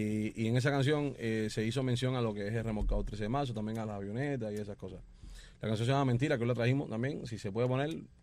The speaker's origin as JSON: {"language": "Spanish", "town": "Guanabacoa", "region": "Havana", "country": "Cuba", "said": "Yo soy de Guanabacoa y casi todo el mundo era de Guanabacoa."}